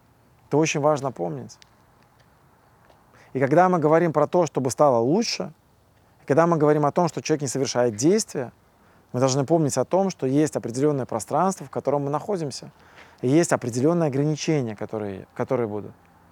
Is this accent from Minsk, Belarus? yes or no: yes; Minsk, Belarus; moved away as an adult; also born or lived in Moscow; now in California, United States; я в тот момент времени жил в Москве, я сам из Минска, и в 2010 году мы переехали с семьей в Москву, сейчас мы живем в США, в Калифорнии, чуть южнее Сан-Франциско